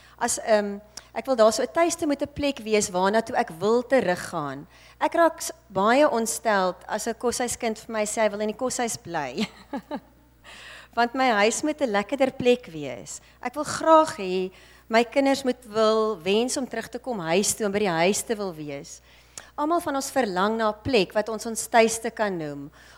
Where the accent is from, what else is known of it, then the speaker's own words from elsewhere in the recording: Namibia; Ek kom van Namibia af, dan kom ons in die Kaap aan by haar.